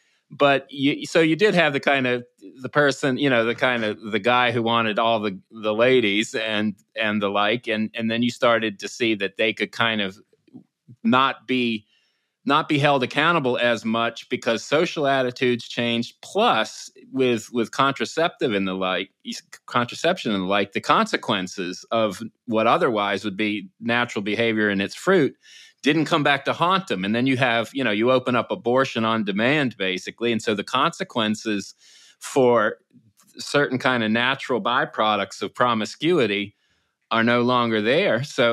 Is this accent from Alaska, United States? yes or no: no; Virginia, United States; born or raised there